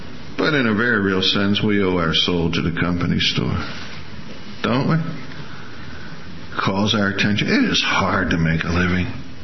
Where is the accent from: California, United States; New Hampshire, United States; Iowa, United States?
Iowa, United States; Now, I come from Iowa, where there are more pigs than there are people.